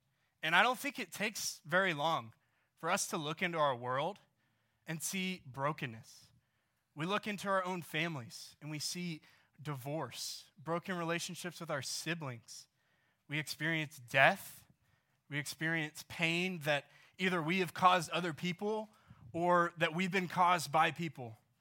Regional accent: Coppell, Texas, United States; So I grew up, a little bit about me. I grew up in Dallas. I grew up in Coppell, which is like 20 minutes west of here. And I grew up playing soccer, okay?

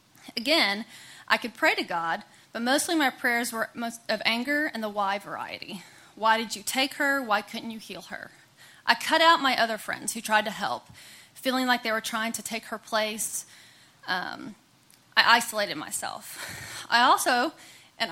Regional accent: Denton, Texas, United States; I was born in Texas and grew up around Denton. I have a younger brother.

